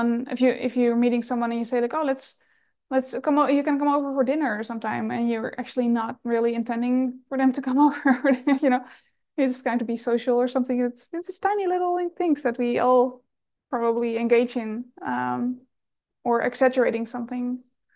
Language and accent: English; Netherlands; I'm from the Netherlands, and it's a very direct culture.